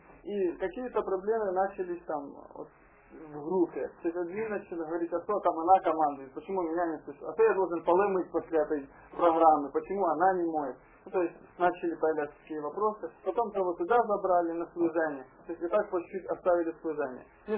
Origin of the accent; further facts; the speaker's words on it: Uman, Cherkasy Oblast, Ukraine; Я сам из Черкасской области, город Умань